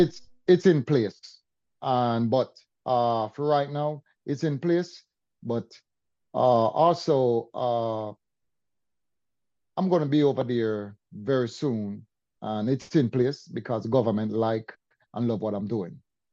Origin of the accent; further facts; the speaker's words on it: Jamaica; Jamaica, I'm from Jamaica.